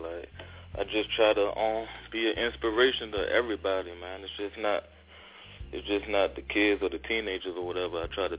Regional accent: Richmond, Virginia, United States; also born or lived in Harlem, United States; I was born in Harlem, New York, but I really was raised in Richmond, Virginia. So I kind of got the best of both worlds, the North and the South.

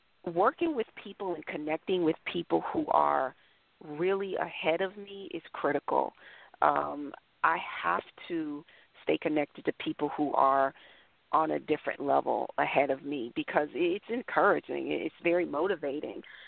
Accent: Brooklyn, New York, United States; born there; also born or lived in South Carolina; I was born in Brooklyn, and he and my mother decided to move back down south, and so he was transferred to South Carolina to the MetLife office there.

